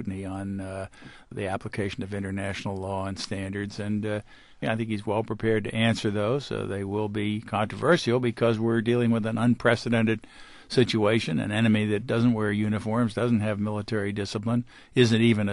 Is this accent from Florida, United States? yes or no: no; Pittsburgh, Pennsylvania, United States; going back to my first service as a United States attorney in my hometown of Pittsburgh